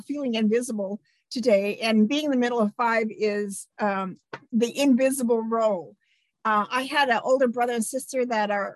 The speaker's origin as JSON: {"language": "English", "region": "Washington", "country": "United States", "tie": "born or raised there", "said": "That was in Eastern Washington. When we moved to the farm, and when I was 8 and a half, I guess, and we chopped out the sagebrush and planted alfalfa and irrigated and grew our own little family orchard."}